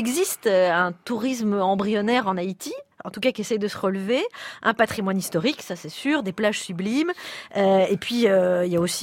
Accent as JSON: {"language": "French", "country": "Belgium", "said": "Je ne me sens pas concerné, je suis belge, c'est la monarchie."}